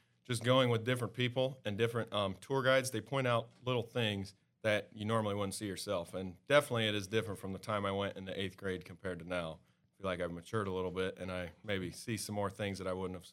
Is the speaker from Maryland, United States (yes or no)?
no; Marion, Ohio, United States; I grew up in Marion, so not too far away from here, about 10 minutes away, so pretty much the exact same copy-paste town of St. Henry.